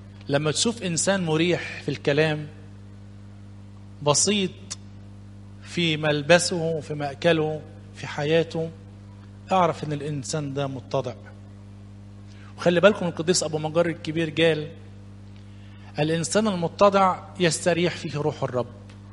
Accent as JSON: {"language": "Arabic", "region": "Upper Egypt", "country": "Egypt", "said": "لان انا رجل صعيدي ومتأثر شوية بالصعيدة كتير، يعني بوالدية."}